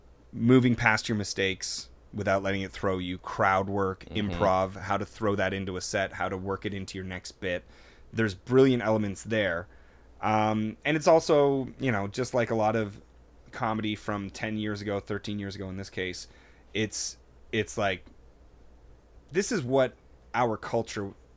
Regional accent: Toronto, Ontario, Canada; We didn't even talk about Toronto Open Mic.

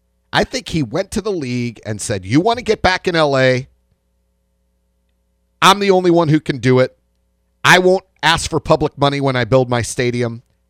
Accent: Missouri, United States; I'm born and raised in Missouri. People in our state know me.

